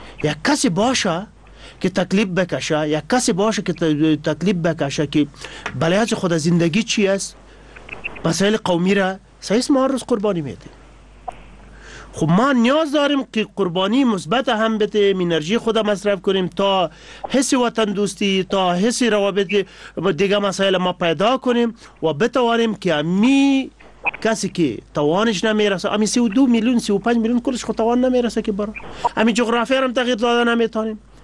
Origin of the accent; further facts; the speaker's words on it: Afghanistan; ما همه افغان هستیم، یک ملت هستیم، مسلمان هستیم